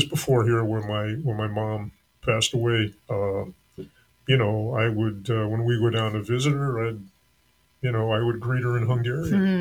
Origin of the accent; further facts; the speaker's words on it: Connecticut, United States; Well, I grew up in Connecticut. I have three brothers.